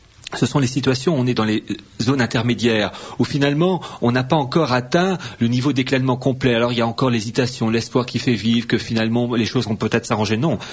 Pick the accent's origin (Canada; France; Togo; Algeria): France; Je suis français, patriote français